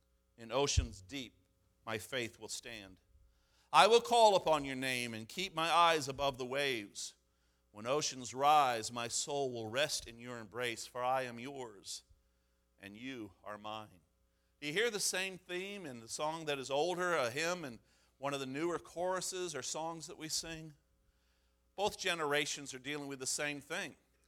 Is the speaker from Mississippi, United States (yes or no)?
yes; Mississippi, United States; I grew up in the South. I can't go to hell. I can't be away from God. I can't deny God. I grew up in Mississippi, for goodness sakes.